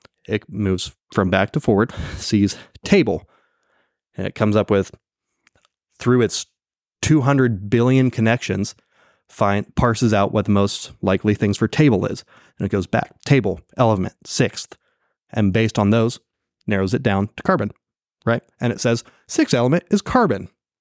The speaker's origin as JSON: {"language": "English", "country": "United States", "said": "I don't know about anything other than English. I'm American, and I only care about us."}